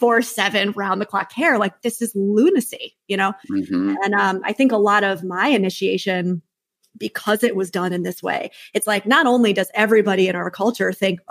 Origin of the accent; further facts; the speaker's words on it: New York, United States; because I'm a bit of a swearer, I'm a New Yorker